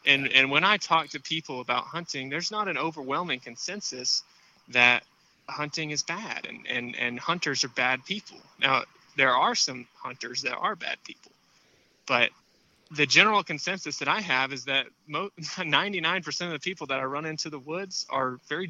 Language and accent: English; Key West, Florida, United States; I grew up in the Florida Keys in Key West, where my dad was a fishing guide for about 15 years